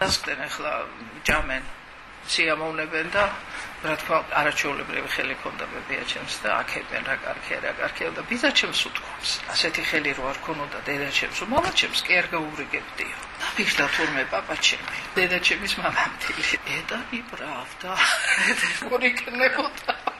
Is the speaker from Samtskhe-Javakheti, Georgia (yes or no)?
yes; Tsagveri, Samtskhe-Javakheti, Georgia; მიუხედავად იმისა, რომ მე წაღვერში დავამთავრე სკოლა და იქაურად ვთვლი თავს უფრო ძველ წაღვრელად